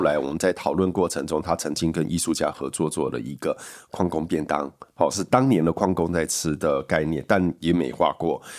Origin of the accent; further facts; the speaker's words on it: Kaohsiung, Taiwan; 我是高雄人，所以当我到台北来